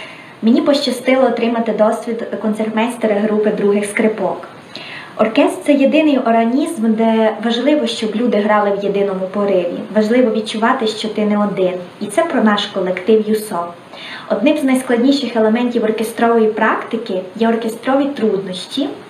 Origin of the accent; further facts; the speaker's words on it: Zakarpattia Oblast, Ukraine; now in Lviv, Ukraine; мені 24 роки. Родом я з Закарпаття, навчаюсь у Львові.